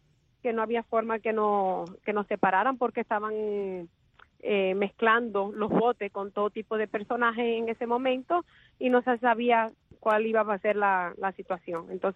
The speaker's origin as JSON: {"language": "Spanish", "country": "Cuba", "moved": "yes", "said": "Nosotros cuando llegamos de Cuba nos acogió una familia que había sido preso político con mi papá."}